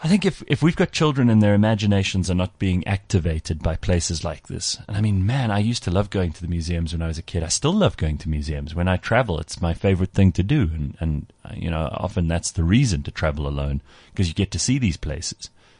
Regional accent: South Africa; I'm South African born and bred, and I learned nothing at any of these museums.

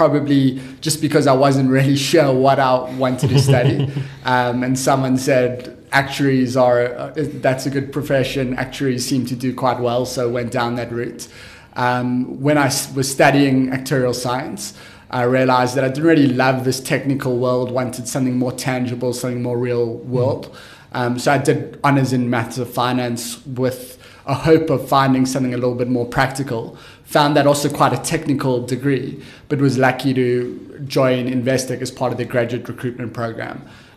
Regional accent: South Africa; It was really a unique opportunity to be part of this global tech company in my home country

